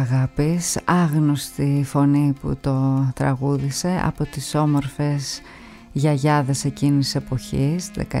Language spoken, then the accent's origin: Greek; Theopetra, Thessaly, Greece; από τα μέρη μου, από τη Θεόπετρα μας έρχεται αυτή η ηχογράφηση